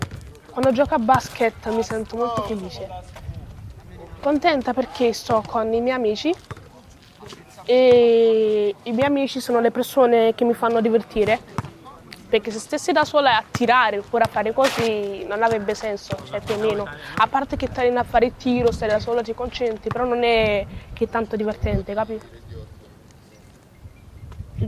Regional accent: Pozzuoli, Campania, Italy; born there; Ho 14 anni, sono nata a Pozzuoli, vicino a Napoli. I miei genitori sono di origine nigeriana.

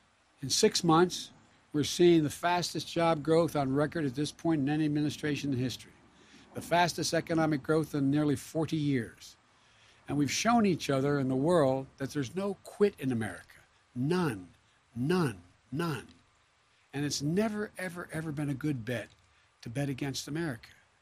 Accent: Scranton, Pennsylvania, United States; also born or lived in Claymont, United States; Now I know many of you watching at home are like the folks I grew up in Scranton and Claymont, Delaware.

